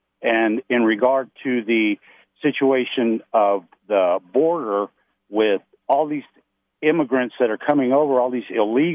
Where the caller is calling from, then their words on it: Texas, United States; I'm calling from Texas, and this is a battle every single day, everywhere we go.